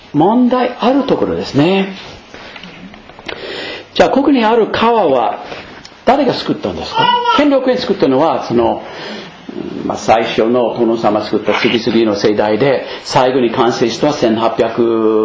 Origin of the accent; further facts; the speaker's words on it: United States; Japanese is a second language; now in Japan; 私はアメリカ人は